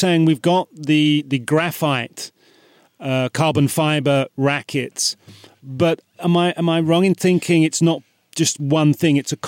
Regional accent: United Kingdom; Aluminium, yes. Don't forget I'm British, Ron.

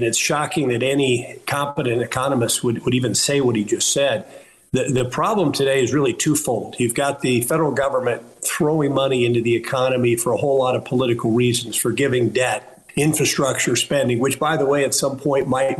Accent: Nebraska, United States; In my case, I came from rural Nebraska

